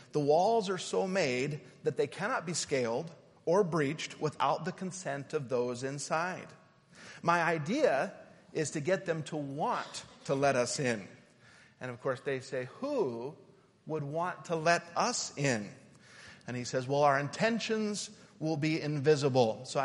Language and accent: English; Utah, United States; also born or lived in Schenectady, New York; I was actually born in Schenectady, New York. I was raised in Utah. My parents moved out there when I was real small, but I was born there.